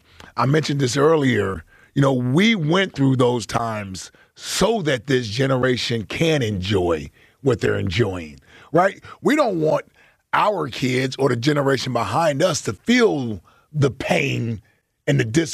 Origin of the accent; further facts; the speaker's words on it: Cincinnati, Ohio, United States; I wasn't born here, but this is where I'm from. You know, I was raised in Cincinnati 14 years.